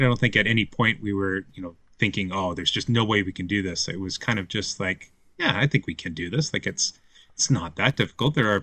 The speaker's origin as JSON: {"language": "English", "town": "Summerlin", "region": "Nevada", "country": "United States", "tie": "born or raised there", "said": "So I was born and raised in Summerlin"}